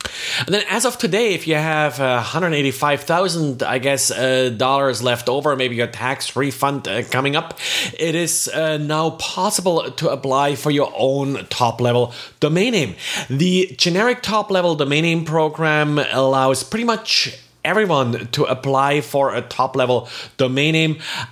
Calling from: Jacksonville, Florida, United States; I am recording today from Jacksonville, Florida.

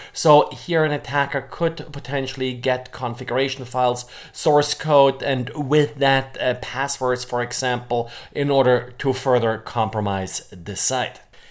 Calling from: Jacksonville, Florida, United States; I'm today recording from Jacksonville, Florida.

